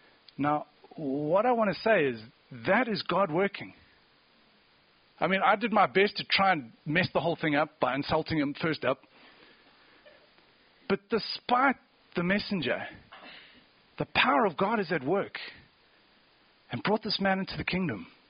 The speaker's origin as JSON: {"language": "English", "town": "Cape Town", "region": "Western Cape", "country": "South Africa", "said": "I was in Cape Town. I come from Cape Town in South Africa."}